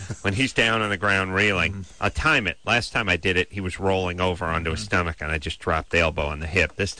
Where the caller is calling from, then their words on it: Memphis, Tennessee, United States; I was calling from Memphis.